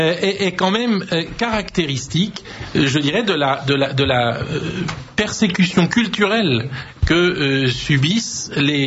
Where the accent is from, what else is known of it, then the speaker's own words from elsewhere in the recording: France; Nous sommes Français et en tant que Français, nous sommes structurellement chrétiens.